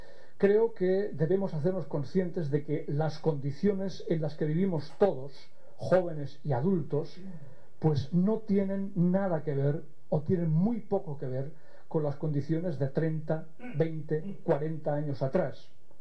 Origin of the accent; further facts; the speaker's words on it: Catalonia, Spain; ya que vengo de Cataluña